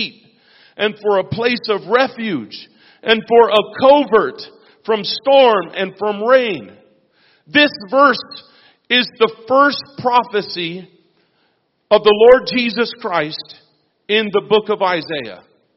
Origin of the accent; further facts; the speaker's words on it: Las Vegas, Nevada, United States; We grew up in Nevada, Las Vegas.